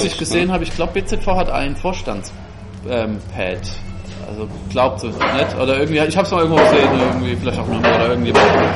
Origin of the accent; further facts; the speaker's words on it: Bavaria, Germany; Also, ich meine, als Franke ist man natürlich, also versteht man unter Höflichkeit halt was anderes als der Rest der Menschheit.